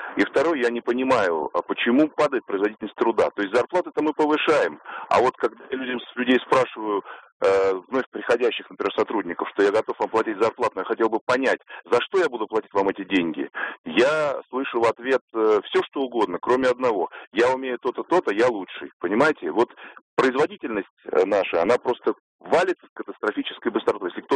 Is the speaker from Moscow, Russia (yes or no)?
yes; Moscow, Russia; я из Москвы.